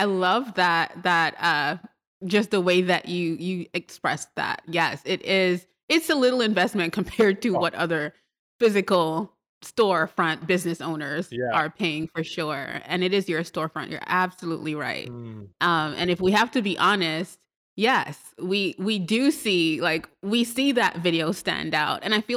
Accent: Trinidad & Tobago; born there; I was born in Trinidad and Tobago. It's a tiny island in the Caribbean.

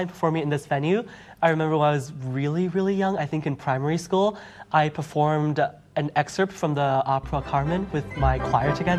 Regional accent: Beijing, China; moved away as an adult; I grew up in Beijing for 18 years until I went to college

